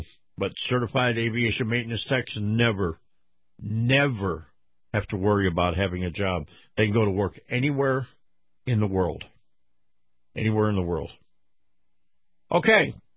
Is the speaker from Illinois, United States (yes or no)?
no; Florida, United States; including my home state down here in Florida.